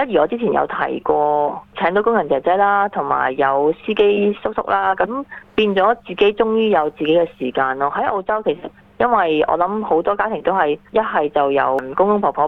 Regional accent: China; now in Australia; 咁佢哋又可能為我哋中國人都會明白嘅

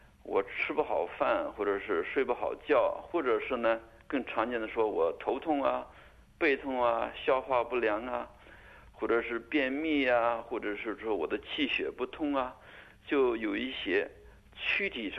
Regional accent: China; 我们中国人

